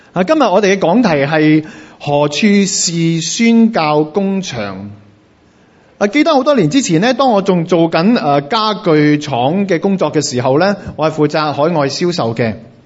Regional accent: Hong Kong; 系我哋香港人咧工作实在好忙，啊，翻工好扯，我哋冇咩时间静啊

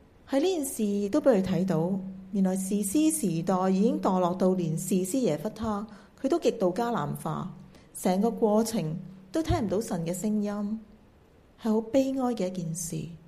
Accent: China; 其实呢，我们中国人的民间传统呢都有类似的心态

